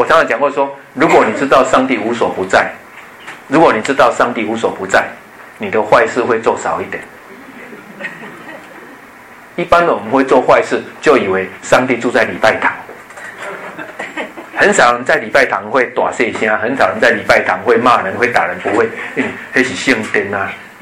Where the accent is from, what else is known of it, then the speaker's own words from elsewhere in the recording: Taiwan; 我们台湾人都像这样